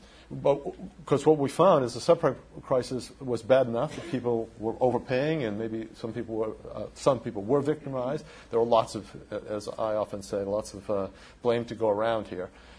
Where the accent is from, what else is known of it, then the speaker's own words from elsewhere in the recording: New York, United States; I would just point out, because I am from New York, and New York, we always talk about it being exceptional